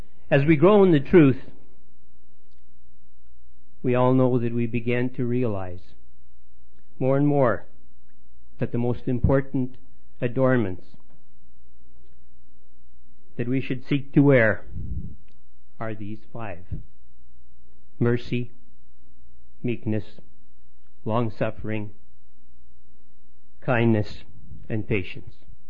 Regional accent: Saskatchewan, Canada; we come from Saskatchewan, where we have some pretty severe climate, some pretty severe weather.

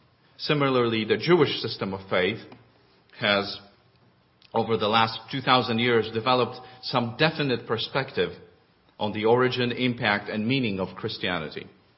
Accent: Poland; When I was growing up in Poland, and as a child, I liked to watch television.

